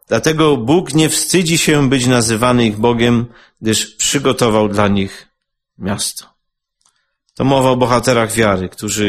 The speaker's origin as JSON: {"language": "Polish", "town": "Częstochowa", "region": "Silesian Voivodeship", "country": "Poland", "said": "Moja żona 6 razy pielgrzymowała do Częstochowy, ja z Częstochowy, ona z Ciechanowa."}